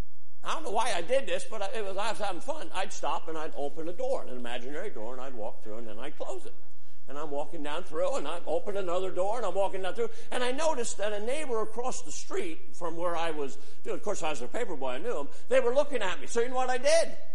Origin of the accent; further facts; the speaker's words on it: Freeburg, Illinois, United States; I grew up in Freeburg, and that we had some peculiar people in town in Freeburg.